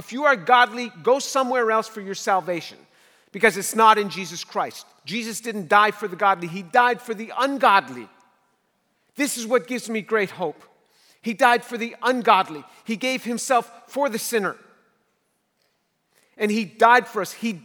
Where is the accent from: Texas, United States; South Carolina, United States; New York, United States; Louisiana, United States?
New York, United States; New York City; I'm a kid from New York City.